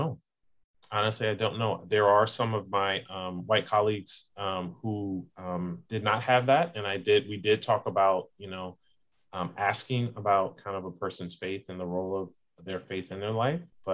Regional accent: Fredericksburg, Virginia, United States; So my story begins in my hometown of Fredericksburg, Virginia. The church, my local church, really shaped so many aspects of my life.

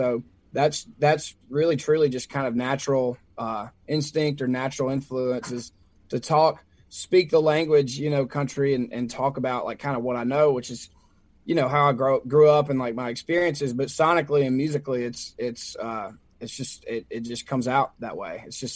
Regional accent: Mississippi, United States; Well, so I grew up in Mississippi, and I grew up very country

